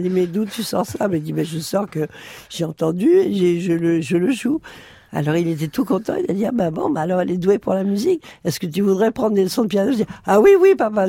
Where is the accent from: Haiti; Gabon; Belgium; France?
France; Nice, Provence-Alpes-Côte d'Azur; now in Montpellier, France; Elle était morte et je suis de Nice